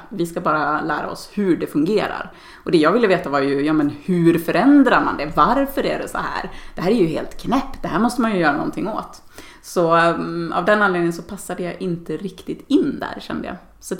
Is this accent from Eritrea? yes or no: no; Dalarna County, Sweden; Jag är uppväxt i Dalarna och bor där igen på min barndomsö.